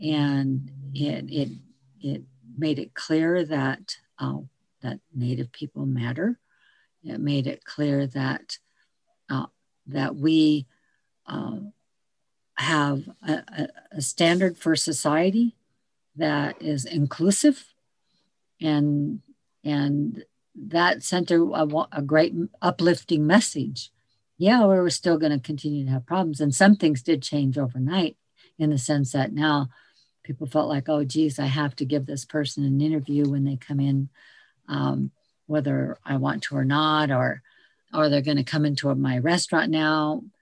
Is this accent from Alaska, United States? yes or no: yes; Sitka, Alaska, United States; now in Petersburg, United States; I am from the Tokbaintan clan. I originate from Sitka, actually, and where my family comes from. And we are of the Tokhit house. So that is the snail house of the Tokbaintan clan.